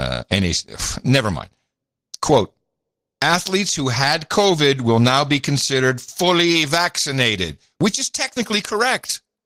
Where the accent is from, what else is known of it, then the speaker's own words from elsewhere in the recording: Netherlands; when I was growing up in the Netherlands